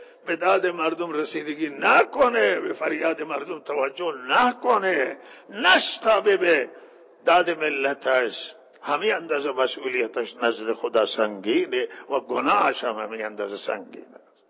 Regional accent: Iran; همه ما ایرانیم، همه ملت ایرانن

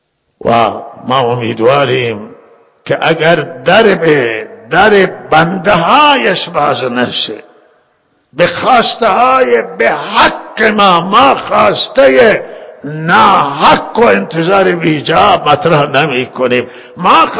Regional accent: Iran; ما همه ما ایرانیم

